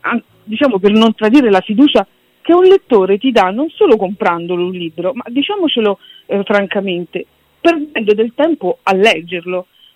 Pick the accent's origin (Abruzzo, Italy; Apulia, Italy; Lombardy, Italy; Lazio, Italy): Lazio, Italy; Rome; sono una romana innamorata di Roma